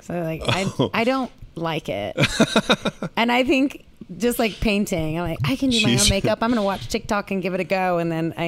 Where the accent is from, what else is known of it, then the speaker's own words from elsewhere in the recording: New Mexico, United States; I'm from New Mexico, and same kind, my music mm-hmm. lately has been all about where I'm from.